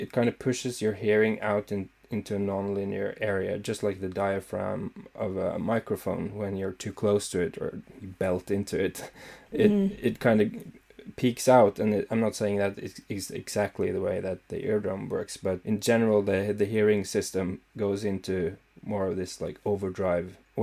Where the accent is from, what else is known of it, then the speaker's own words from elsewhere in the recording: Scotland, United Kingdom; I'm Scottish.